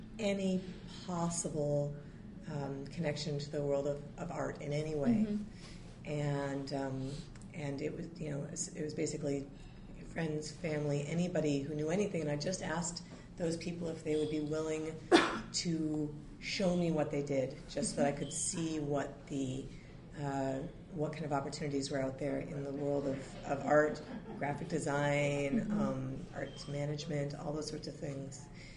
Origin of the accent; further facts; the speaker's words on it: Madison, Wisconsin, United States; I grew up here in Madison